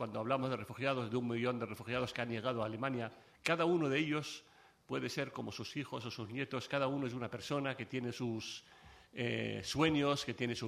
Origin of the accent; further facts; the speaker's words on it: Palestine; Yo vengo de una tierra de Palestina, de Tierra Santa, una tierra donde la herida sigue abierta, las memorias llenas y las esperanzas frustradas.